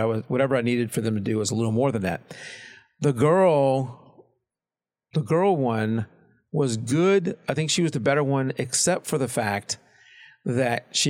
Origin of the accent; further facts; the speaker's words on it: Louisiana, United States; Well, I'm from Louisiana, so Louisiana.